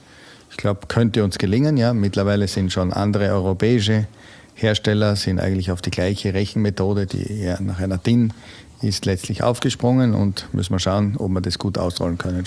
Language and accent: German; Austria; Und ich bin ja nicht Deutscher, also kann ich ruhig als Österreicher in die deutsche Politik gehen